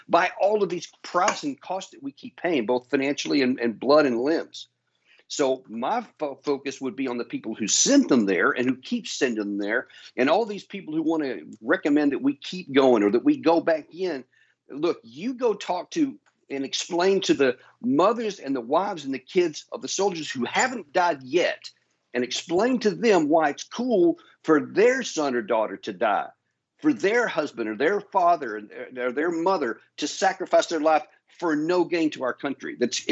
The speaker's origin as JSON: {"language": "English", "country": "United States", "said": "I'm an American guy."}